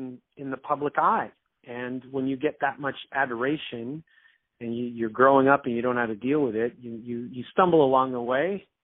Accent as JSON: {"language": "English", "town": "Toronto", "region": "Ontario", "country": "Canada", "said": "Well, you know what, Jan? I'm Canadian. I'm talking from Toronto."}